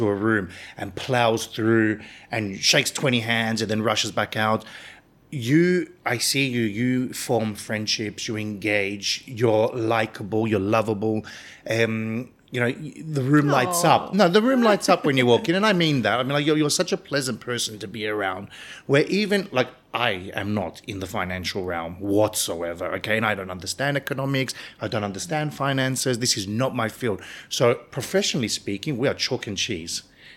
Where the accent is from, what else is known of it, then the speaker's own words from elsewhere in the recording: Australia; even myself as a, you know, as an Australian, as a Cypriot of the diaspora, whatever I am